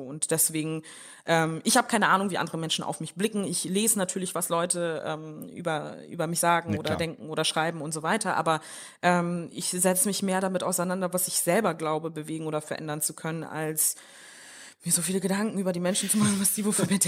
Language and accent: German; Germany; born there; Eltern sind aus Mali geflohen und sind dann in Deutschland gewesen. Ich bin hier in Deutschland geboren, in einer Flüchtlingsunterkunft